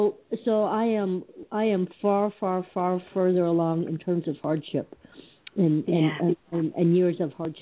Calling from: Colorado, United States; Snowy Colorado.

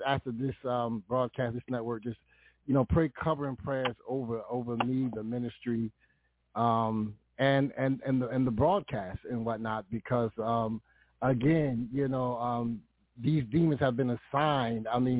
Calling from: Connecticut, United States; I'm calling from Connecticut.

